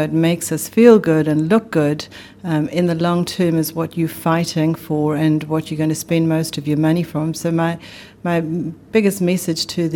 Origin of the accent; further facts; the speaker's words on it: South Africa; as a teenager growing up in South Africa, I did have a lot of sun